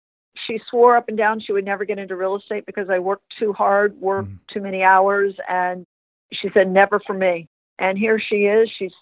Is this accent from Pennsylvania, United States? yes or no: no; Miami, Florida, United States; My husband as well, he's a Florida boy raised in Fort Lauderdale, and I'm originally from Miami.